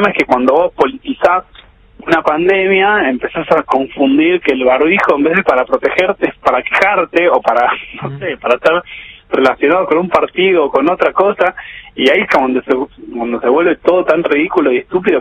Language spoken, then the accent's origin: Spanish; Argentina; somos argentinos